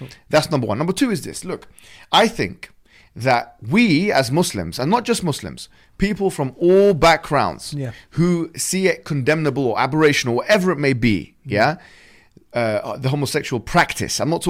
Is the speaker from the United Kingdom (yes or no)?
yes; United Kingdom; born there; We're British. Yes. I mean, I was born in this country.